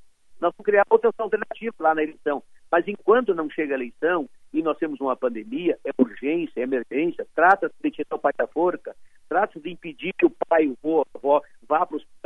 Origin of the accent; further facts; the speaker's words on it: Rio Grande do Sul, Brazil; E aí eu uso a expressão missioneira, aonde estou e de onde sou, quanto mais foice, mais roçado.